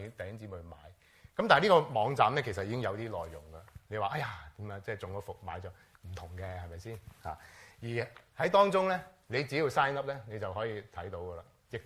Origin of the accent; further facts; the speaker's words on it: China; 我哋中國人都係咁樣信主，